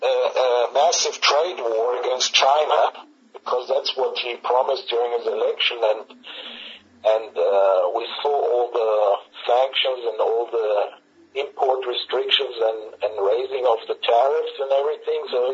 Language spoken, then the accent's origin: English; Switzerland; moved away as an adult; now in Abkhazia; Originally, I'm from Switzerland, but 4 years ago, I decided to move to the east, to the Republic of Abkhazia in the Black Sea, and I'm reporting from there today.